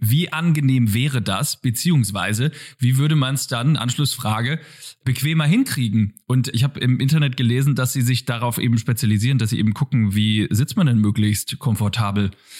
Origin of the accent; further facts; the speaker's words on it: Bavaria, Germany; Außerdem Würzburger Vorwahl, ich bin Franke, deswegen war es klar, wo ich anrufe.